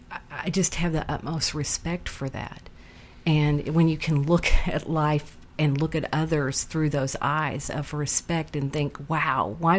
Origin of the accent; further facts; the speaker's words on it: Oklahoma, United States; And, you know, I grew up in Oklahoma.